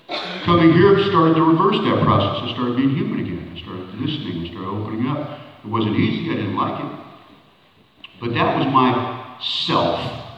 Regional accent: Midwest, United States; No, and I come from the Midwest. I grew up in the Midwest, where it's now, you know, Trumpistan and all that other, you know.

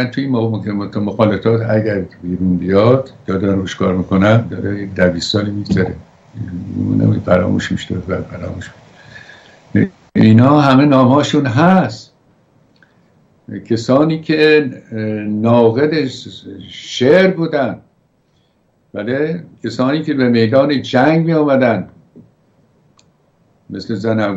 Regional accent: Iran; ما که ایرانیم و مهد تمدن

